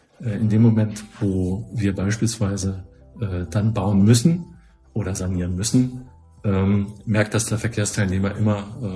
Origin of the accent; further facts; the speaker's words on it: Erfurt, Thuringia, Germany; als Erfurter